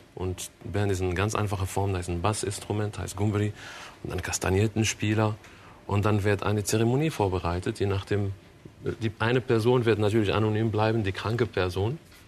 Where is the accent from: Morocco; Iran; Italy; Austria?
Morocco; Essaouira, Marrakesh-Safi; now in Germany; weil ich komme ja aus Marokko, speziell aus Essaouira, die kleine Stadt am Hafen.